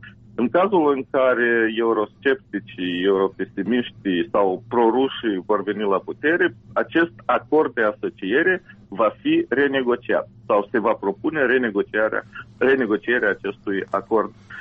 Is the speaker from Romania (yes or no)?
no; Moldova; chiar dacă suntem moldoveni